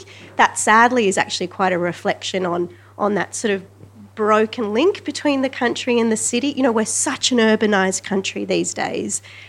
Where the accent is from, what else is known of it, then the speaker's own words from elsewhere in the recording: Sydney, New South Wales, Australia; I grew up in Sydney, so I'm not at all a country girl, but I moved to the country about 12 years ago when I married a farmer